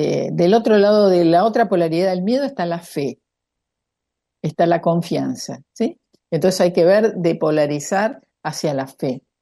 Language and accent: Spanish; Argentina; born there; por algo nacimos acá en la Argentina y no nacimos en otro país.